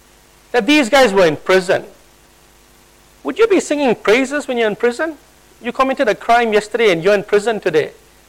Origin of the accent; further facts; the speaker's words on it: Malaysia; I mean, I was originally from Malaysia